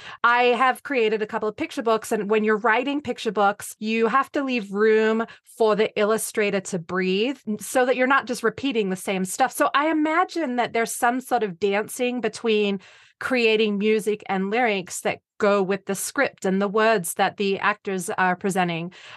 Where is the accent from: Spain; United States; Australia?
Australia; We're both Australian.